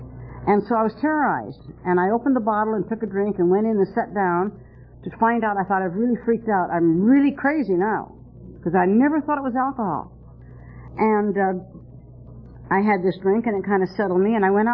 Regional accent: Reno, Nevada, United States; moved away as an adult; now in California, United States; Now, I came to California with my family, my husband, and my two kids, about 1947 from Reno, Nevada, my hometown.

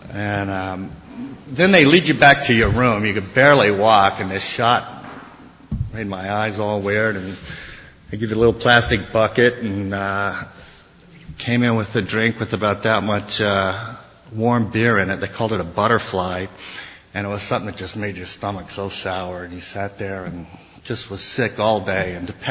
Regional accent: Las Vegas, Nevada, United States; I come from Las Vegas, Nevada. I was born and raised out there.

